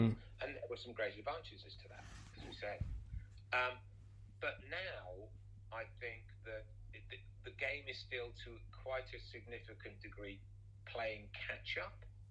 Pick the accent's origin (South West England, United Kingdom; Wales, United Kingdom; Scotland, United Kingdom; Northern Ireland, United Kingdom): Wales, United Kingdom; where I was brought up in Wales, it's a rugby country